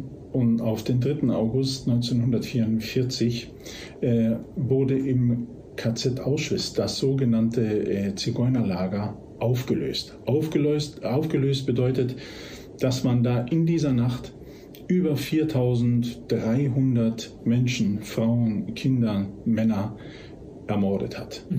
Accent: Germany; ich komme aus Deutschland

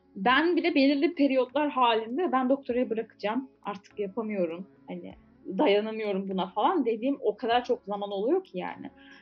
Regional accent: İzmir, Turkey; also born or lived in Istanbul; ben mesela İzmir'de doğdum büyüdüm sonra işte İstanbul'a gittim falan ama hani hep böyle Ege Akdeniz kültürüyle büyüdüm.

